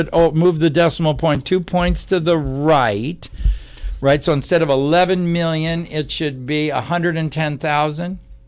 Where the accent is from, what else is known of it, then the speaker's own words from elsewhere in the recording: Ireland; See, I'm Irish, so I'm into the shepherd pie, right?